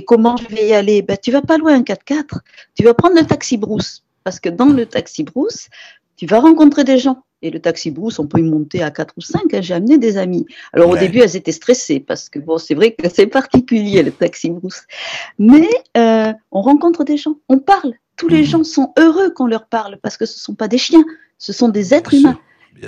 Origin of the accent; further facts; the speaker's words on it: Nouvelle-Aquitaine, France; ne serait-ce que chez nous au Pays Basque.